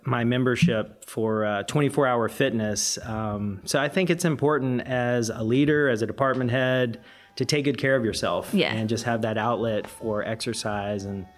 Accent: the Carolinas, United States; I grew up in the Carolinas, and I came out here that summer just to skateboard

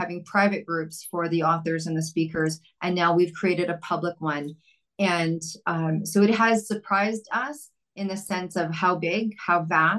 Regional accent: Vancouver, British Columbia, Canada; I'm from Vancouver, Canada

